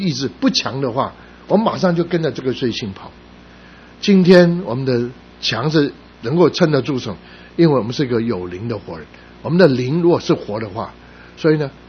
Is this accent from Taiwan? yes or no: yes; Taiwan; 我是台湾的也是广东人